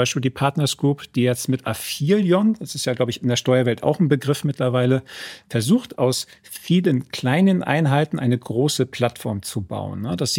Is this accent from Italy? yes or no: no; Northern Germany, Germany; Ich bin Norddeutscher